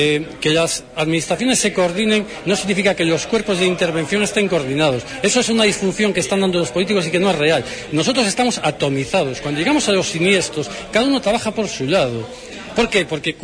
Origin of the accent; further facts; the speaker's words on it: Galicia, Spain; yo estoy aquí como bombero gallego